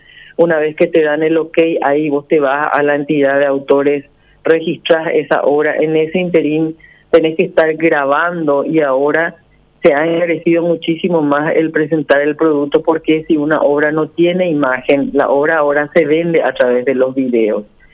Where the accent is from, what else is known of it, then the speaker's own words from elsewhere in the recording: Paraguay; nosotros como paraguayos somos como una familia pequeña